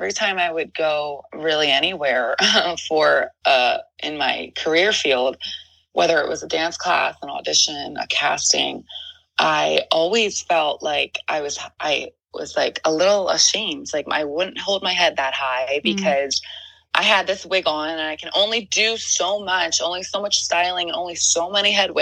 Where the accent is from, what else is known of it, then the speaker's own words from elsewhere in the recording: Philadelphia, Pennsylvania, United States; now in Los Angeles, United States; you know, we're from Philly.